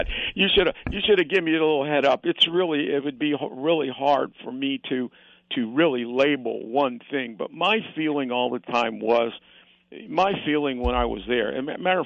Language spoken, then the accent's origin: English; Decatur, Illinois, United States; When, you know, growing up in Decatur, Illinois, I mean, we came down, I saw Stan Musial play in Sportsman's Park.